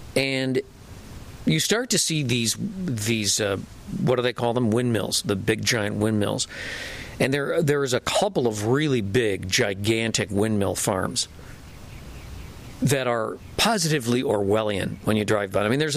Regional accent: Chicago, Illinois, United States; also born or lived in New York / Washington, D.C. / Pittsburgh; I'm from Chicago. I'm used to big cities. I've lived in New York. I'm certainly Washington, D.C., Pittsburgh. Spent most of my life in big urban centers.

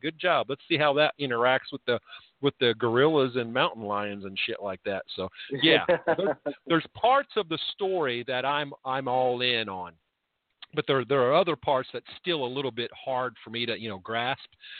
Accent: Indiana, United States; I'm from Indiana.

